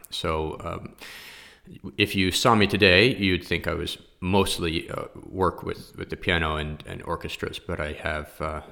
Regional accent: New York City, New York, United States; So I did grow up in a musical family. I started performing at a young age. I grew up in New York City.

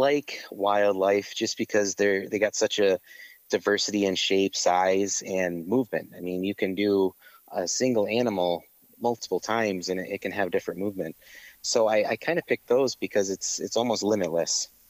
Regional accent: Muskegon, Michigan, United States; I am actually from Muskegon, so I grew up along the lakeshore, and I've always been kind of an adventurous.

